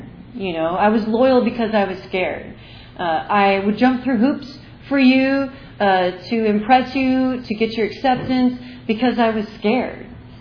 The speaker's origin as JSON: {"language": "English", "region": "Arizona", "country": "United States", "said": "in Arizona, you know, I'm from Arizona."}